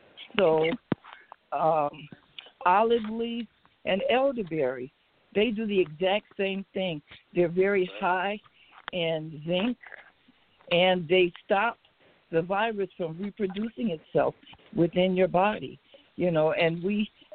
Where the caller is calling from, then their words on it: Detroit, Michigan, United States; from Detroit.